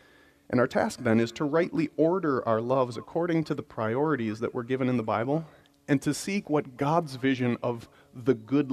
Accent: Wisconsin, United States; I grew up in Wisconsin, and if you know anything about Wisconsin, our winters go on and on and on and on.

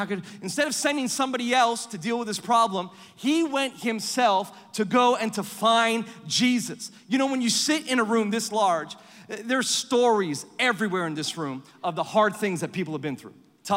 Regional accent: Perth, Western Australia, Australia; accent: American

